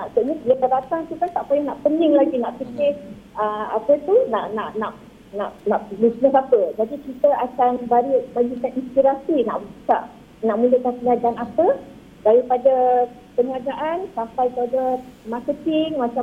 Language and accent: Malay; Kuala Lumpur, Malaysia; Kami daripada Kuala Lumpur pergi belajar ke Kedah, pergi belajar ke Indonesia, pergi belajar ke Thailand untuk cari guru-guru yang terbaik.